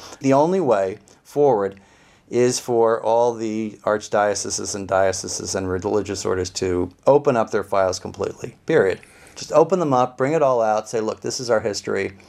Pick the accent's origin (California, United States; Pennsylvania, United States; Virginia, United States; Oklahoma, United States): Pennsylvania, United States; I am. I'm from Pennsylvania, and this is a terrible thing for Pennsylvania